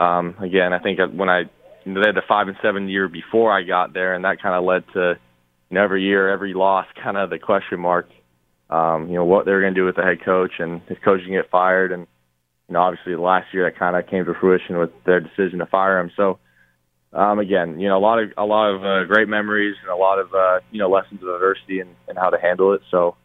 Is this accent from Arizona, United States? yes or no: yes; Arizona, United States; You know, I grew up in Arizona, so being able to see the snow and experience it, it's been kind of exciting for me.